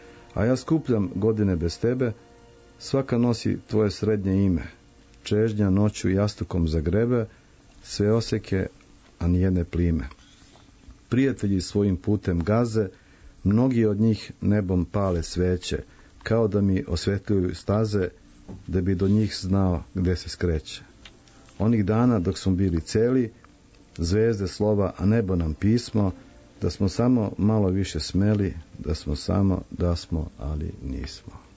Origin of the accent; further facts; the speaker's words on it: Split, Split-Dalmatia County, Croatia; Ja sam detinjstvo proveo u Splitu, tako da moguće ima toga ti neke dalmatinski